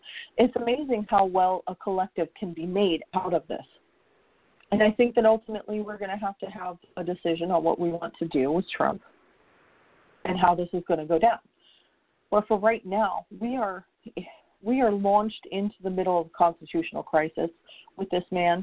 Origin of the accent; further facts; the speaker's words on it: United States; I'm an American who would like for things to be done